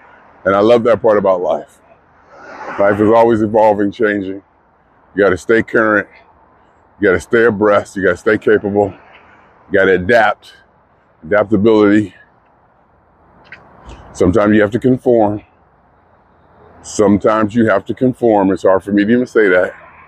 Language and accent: English; Ohio, United States; was from Ohio. And I'm from Ohio. And Funk is from Ohio.